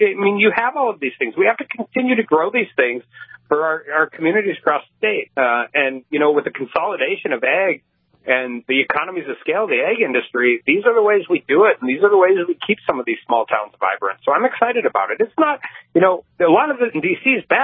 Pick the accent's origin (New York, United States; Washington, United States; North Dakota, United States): North Dakota, United States; Dickinson; And not only is that great for my hometown community of Dickinson, not only is it great for the Spiritwood Jamestown area